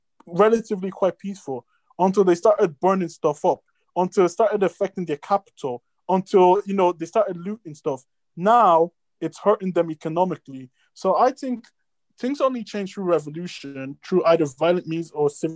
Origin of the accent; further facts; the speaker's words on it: Ireland; I grew up in Ireland.